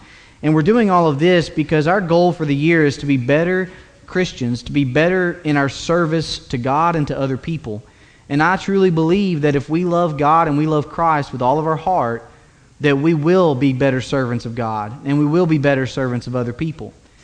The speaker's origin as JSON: {"language": "English", "region": "Tennessee", "country": "United States", "said": "I'm from East Tennessee, and so I might say wrestling, just let it go."}